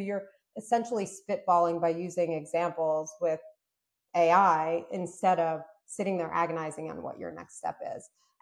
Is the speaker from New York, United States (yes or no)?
yes; New York, United States; also born or lived in Moscow, Russia; I was born in Moscow, Russia. My family immigrated to New York when I was around 4 years old.